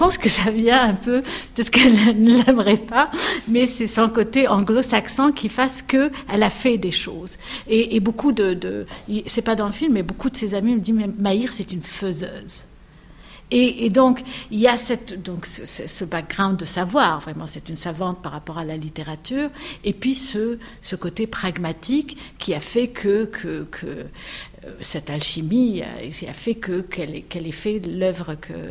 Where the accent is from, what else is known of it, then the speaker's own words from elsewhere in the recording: Tunisia; accent: Tunisian; now in Montreal, Canada; Moi je suis québécoise, je suis née en Tunisie, vécue en Tunisie, je suis tunisienne. Et québécoise d'origine tunisienne.